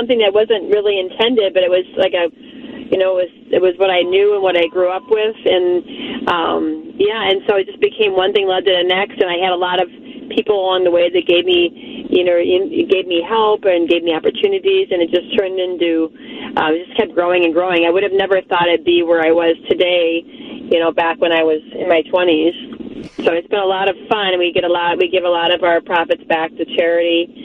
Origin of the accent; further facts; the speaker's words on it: Chicago, Illinois, United States; now in Twin Cities, United States; Okay, yeah, well, I was born in Chicago and grew up there, and my parents had restaurants. I grew up with great cheesecake, and when I moved to the Twin Cities for marketing